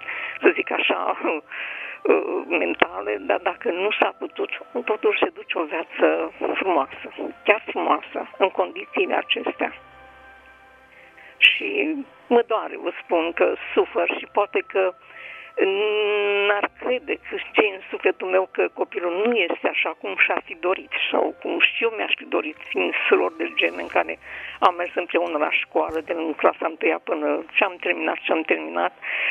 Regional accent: Bacău, Bacău County, Romania; Sunt din Bacău și

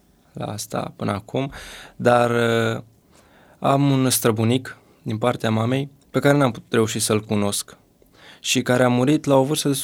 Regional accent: Dâmbovița, Romania; Din Dâmbovțea.

